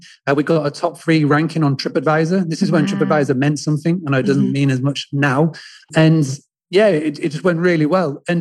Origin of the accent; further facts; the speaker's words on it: England, United Kingdom; as you can tell from the accent. I'm from England. I've actually was born into hospitality. I grew up on a 200-acre farm stay, bed and breakfast in the middle of nowhere, in the middle of England